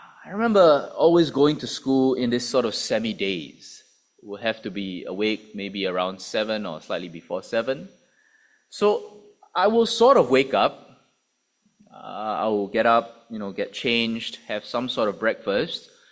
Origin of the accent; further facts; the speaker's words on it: Singapore; Now, growing up in Singapore, some of you may know, our school days start very, very early.